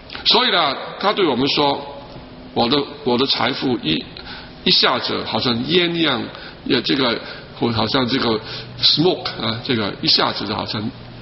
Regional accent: Guangdong, China; 我们广东人说过桥抄板。

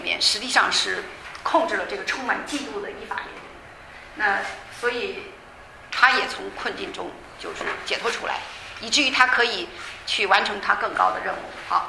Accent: China; 像我们中国人看，尤其翻译成中文不知道什么意思

